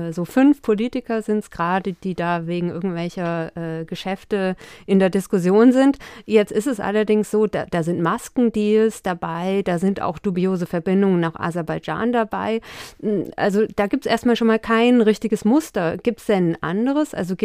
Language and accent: German; Hesse, Germany; Das verstehe ich als Hessin nicht.